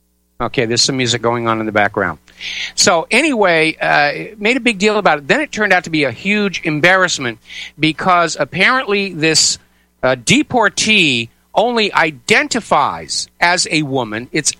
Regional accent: New England, United States; because there was no Catholic church near where I was growing up in New England farm country, I went to the Congregational Church

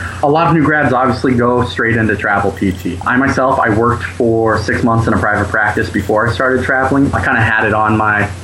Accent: Massachusetts, United States; I'm from just outside of Boston originally.

